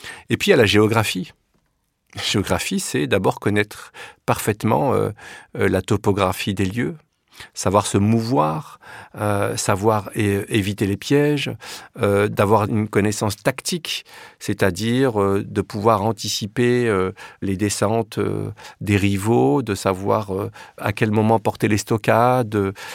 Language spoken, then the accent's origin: French; Paris, Île-de-France, France; also born or lived in Villiers-sur-Marne; j'ai passé jusqu'à 12-13 ans, j'étais à Paris. Et puis après, j'ai déménagé à Villiers-sur-Marne, dans la cité des Hauts-de-Noue. Donc, je suis resté très longtemps à Villiers-sur-Marne, jusqu'en 2005-2006, avant de déménager dans la rue d'en face. Et là, je vis toujours à Villiers-sur-Marne